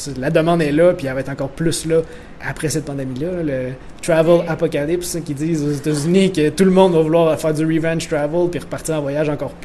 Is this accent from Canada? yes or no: yes; Quebec City, Quebec, Canada; Mettons, moi, je viens de Québec